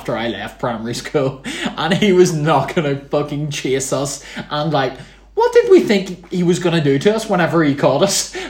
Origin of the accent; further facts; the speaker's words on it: Northern Ireland, United Kingdom; I'm British, but I'm Northern Irish.